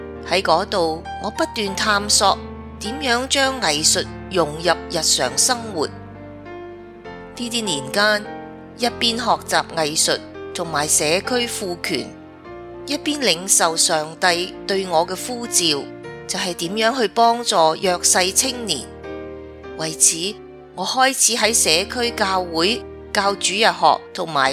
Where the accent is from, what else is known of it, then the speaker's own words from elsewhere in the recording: Ottawa, Ontario, Canada; also born or lived in Vancouver; 我出生于温哥华，在渥太华长大。